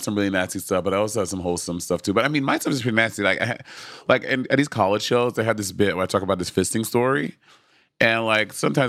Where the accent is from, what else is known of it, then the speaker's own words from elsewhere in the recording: Brooklyn, New York, United States; Okay, I was from Brooklyn, New York.